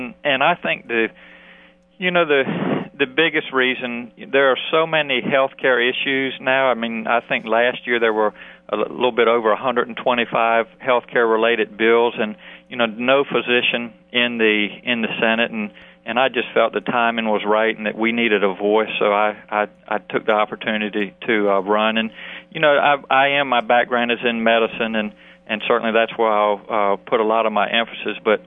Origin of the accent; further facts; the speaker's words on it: Virginia, United States; I grew up on the Eastern Shore and graduated from high school in 77 and went to Virginia Military Institute.